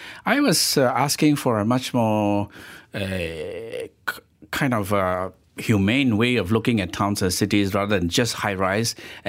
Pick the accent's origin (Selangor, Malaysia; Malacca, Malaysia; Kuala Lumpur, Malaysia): Selangor, Malaysia; Kajang; For me, I grew up in a shop house. Shop house is not a romantic idea to me.